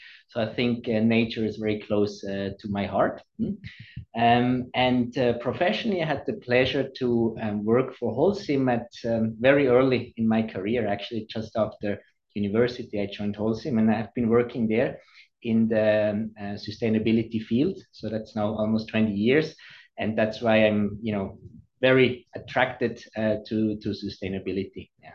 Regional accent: Switzerland; English is a second language; I'm originally from Switzerland. I grew up in a very small village in the Swiss Alps.

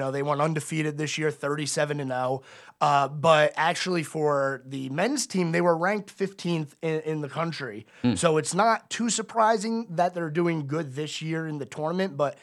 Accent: United States; I'm Italian American.

